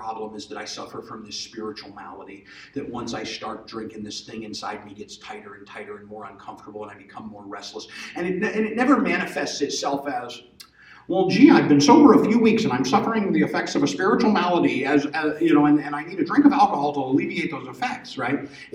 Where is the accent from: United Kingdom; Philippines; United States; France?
United States; Texas; I'm a big boy. I come up from Texas. I love barbecue brisket.